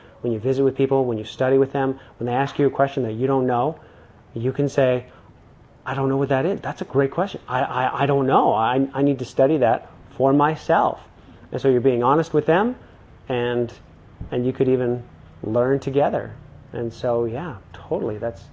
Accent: Calgary, Alberta, Canada; Originally Calgary.

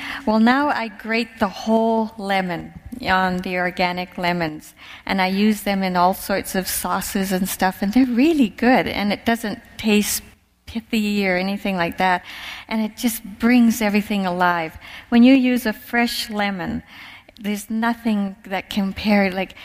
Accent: Ireland; I'm Irish. I like potatoes and you know that kind of stuff.

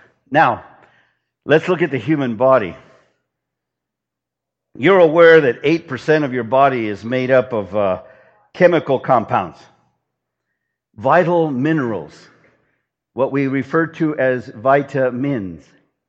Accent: California, United States; California is in its worst drought in 1,200 years. That's my home state.

